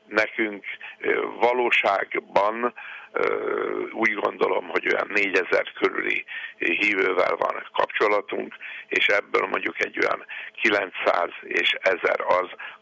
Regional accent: Jász-Nagykun-Szolnok, Hungary; Valamikor ez a terület Jászberénynek volt a legeltető pusztája, így azután többségében jászok vagyunk, akik itt élünk.

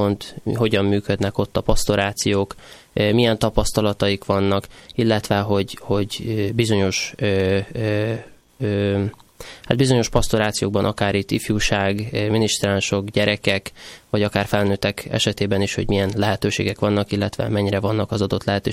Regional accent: Vojvodina, Serbia; Ugye jó magam Délvidékről származok

